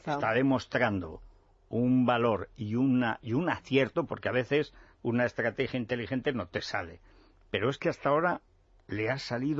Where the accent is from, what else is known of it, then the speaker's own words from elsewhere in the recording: Aragon, Spain; Yo tenía un dolor de oídos horrible hasta los 13 años. Cada vez que bajaba de mi pueblo a Teruel, bueno, era un dolor...